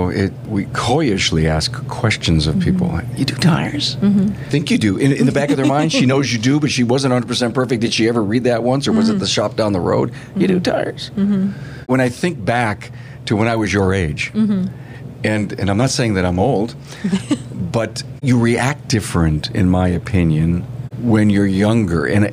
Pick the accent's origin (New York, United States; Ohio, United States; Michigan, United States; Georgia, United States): New York, United States; Buffalo; But of course, we're from Buffalo, so what are we famous for?